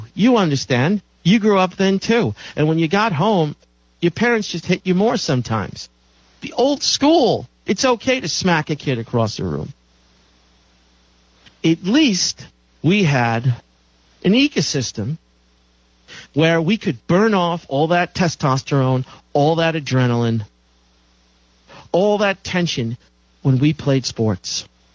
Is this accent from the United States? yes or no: yes; New York City, New York, United States; I grew up in New York City, Catholic grammar school, Catholic high school, a ton of violence.